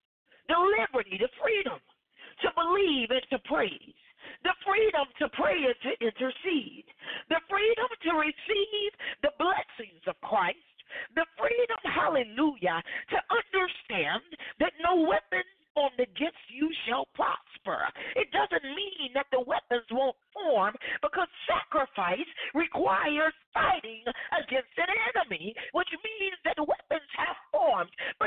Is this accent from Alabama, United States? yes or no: yes; Alabama, United States; Yes, you know I'm from Alabama. It's a southern thing, isn't it?